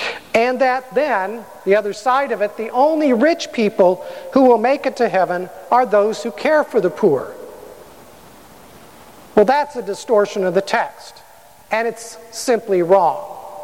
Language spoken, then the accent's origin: English; California, United States; Growing up in the Santa Clara Valley, my view to the east, which is that way, right, was always dominated by Mount Hamilton in the Diablo Range just east of San Jose.